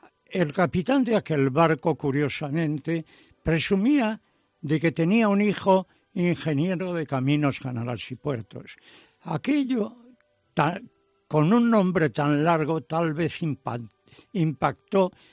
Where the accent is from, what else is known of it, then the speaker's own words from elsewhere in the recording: Córdoba, Argentina; born there; Primero en Buenos Aires, luego en Córdoba, donde yo nací, regresaron a Buenos Aires.